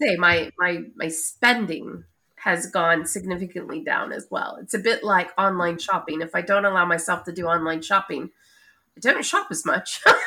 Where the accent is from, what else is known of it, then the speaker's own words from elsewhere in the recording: United States; I was raised near Yellowstone National Park. Right on the Idaho-Montana border, mainly.